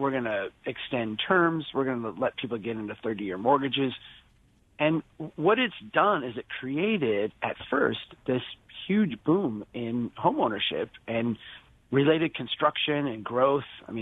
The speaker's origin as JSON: {"language": "English", "town": "Brainerd", "region": "Minnesota", "country": "United States", "tie": "born or raised there", "said": "when we look at homeowners across Duluth, across my hometown of Brainerd, across really any city"}